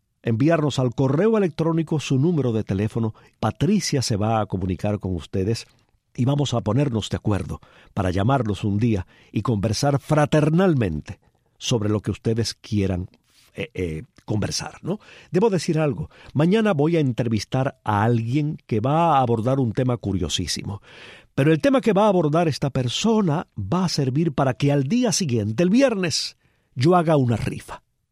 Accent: Cuba

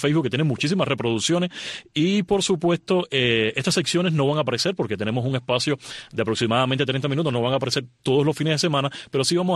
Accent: Cuba; yo como cubano y como miembro de la comunidad y como periodista también

